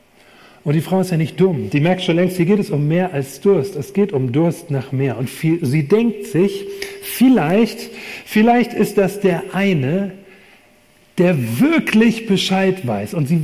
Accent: Rhineland, Germany; dass ich ursprünglich aus dem Rheinland komme, also ich bin ganz in der Nähe vom Rhein aufgewachsen.

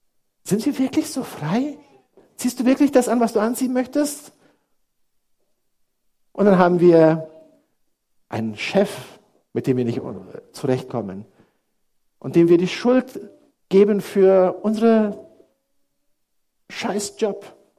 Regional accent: Niederhöchstadt, Hesse, Germany; Ich komme aus Niederhöchstadt, aus diesem Dorf hier.

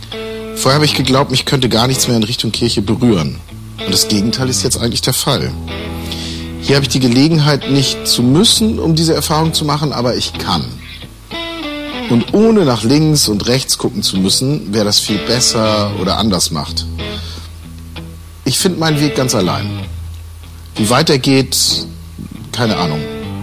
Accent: Northern Germany, Germany; Ich komme aus Norddeutschland ursprünglich

